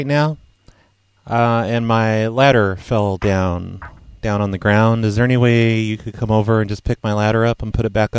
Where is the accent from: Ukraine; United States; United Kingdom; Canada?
United States; Oregon; I'm not afraid of the rain. I'm from Oregon.